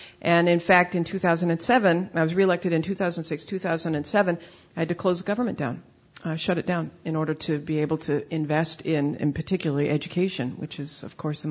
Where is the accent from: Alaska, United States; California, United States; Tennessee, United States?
California, United States; San Carlos; So we are here because I grew up in California. My parents are in San Carlos across the bay. I went to San Carlos High and I went to Berkeley as an undergrad.